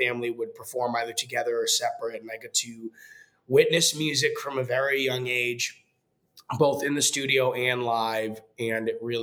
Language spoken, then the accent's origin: English; Boston, Massachusetts, United States; Well, you know, I'm originally from Boston, and I grew up in a musical family.